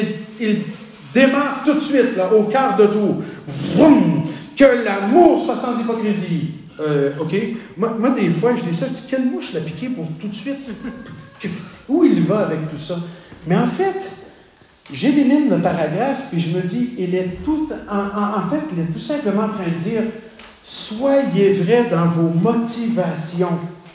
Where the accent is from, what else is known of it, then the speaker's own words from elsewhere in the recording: Quebec, Canada; Puis chez nous, au Québec